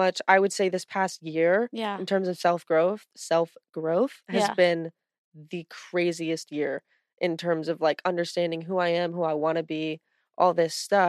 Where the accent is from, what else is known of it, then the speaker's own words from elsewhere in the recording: California, United States; It's like Sacramento, uh-huh. 30 minutes outside of Sacramento. It was like this conservative bubble.